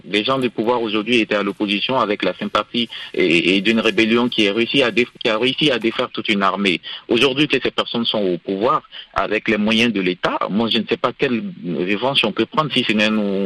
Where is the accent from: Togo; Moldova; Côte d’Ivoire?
Côte d’Ivoire; pour moi en tant qu'Ivoirien